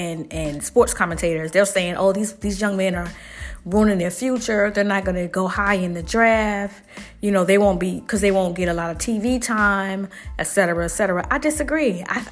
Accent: Alabama, United States; I'm from Alabama, and I bypassed all these beautiful schools

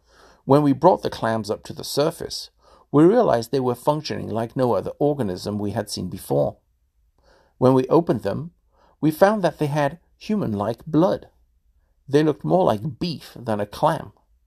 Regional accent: Kansas, United States; born there; I was born in Kansas. I'm the first of 13 generations of my family in America to go to college.

